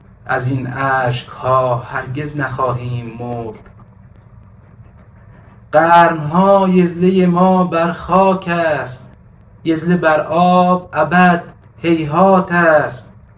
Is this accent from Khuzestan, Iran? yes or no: yes; Khuzestan, Iran; born there; first language Arabic; Persian is a second language; ، از هنرمندان تجسمی کشور، فارغ التحصیل دانشگاه هنر، زاده خوزستان، با زبان مادری عرب.